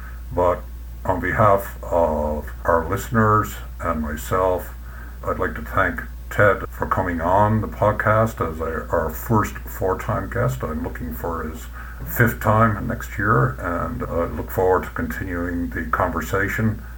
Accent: Malahide, Leinster, Ireland; He actually comes from my hometown in Malahide.

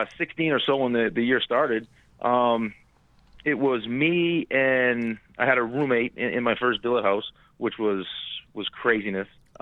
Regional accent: Winthrop, Massachusetts, United States; Well, I mean, growing up in Winthrop, I would always go to the Beanpot.

